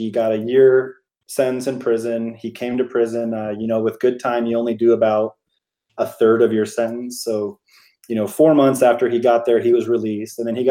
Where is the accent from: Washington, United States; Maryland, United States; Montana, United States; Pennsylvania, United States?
Washington, United States; Seattle; To give you an example, I'm from Seattle, and Washington State actually has a really, really cool sentencing guideline